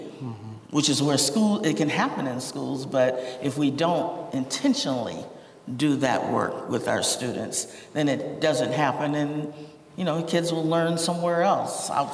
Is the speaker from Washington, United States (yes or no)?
no; Compton, California, United States; when I grew up in Compton, with it being all black, it was not the way it's depicted today